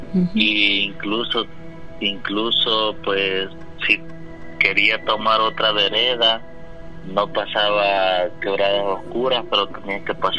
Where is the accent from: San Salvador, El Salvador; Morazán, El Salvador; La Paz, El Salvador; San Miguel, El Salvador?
La Paz, El Salvador; now in New Jersey, United States; Originario de El Salvador, departamento La Paz y municipio San Juan de Pesonte, Cantón Esperanza.